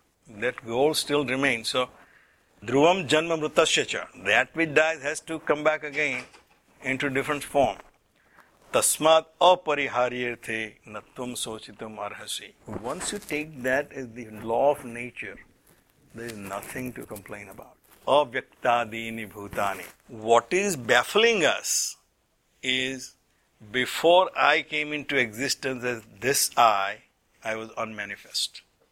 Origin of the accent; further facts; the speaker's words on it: India; Statistically, I'm an Indian.